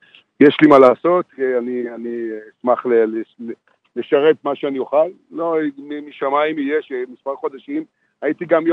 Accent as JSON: {"language": "Hebrew", "region": "Northern District", "country": "Israel", "said": "אני בא מאזור הגליל העליון, כן."}